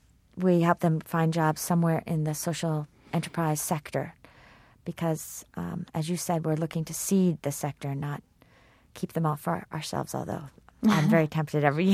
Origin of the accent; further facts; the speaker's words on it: Kenya; And as a Kenyan, I can't even understand that.